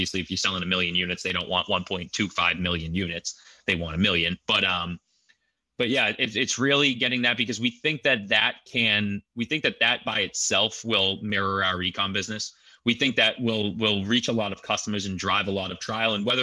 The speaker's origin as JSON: {"language": "English", "town": "Boston", "region": "Massachusetts", "country": "United States", "said": "I'm from Boston. So I experience the same type of weather that you're getting in New York, and sometimes a little bit worse."}